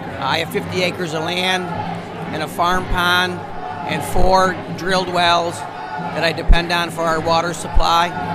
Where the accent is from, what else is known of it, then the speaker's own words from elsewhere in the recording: New York, United States; Oneida County.